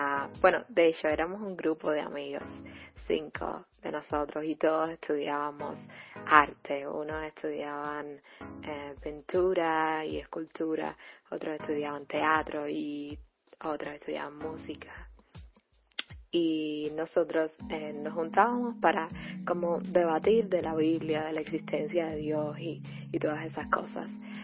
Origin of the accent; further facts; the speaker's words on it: Santa Clara, Villa Clara, Cuba; Soy originalmente de Santa Clara y estoy muy feliz de ser adventista el séptimo día